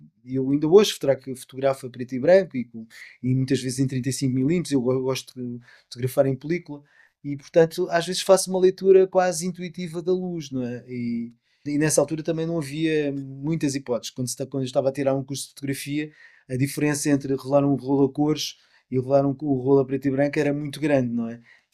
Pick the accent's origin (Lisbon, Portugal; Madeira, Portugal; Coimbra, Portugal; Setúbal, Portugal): Lisbon, Portugal; born there; Eu nasci em Campolide, não é? É um bairro, parece que está longe do centro, mas não está.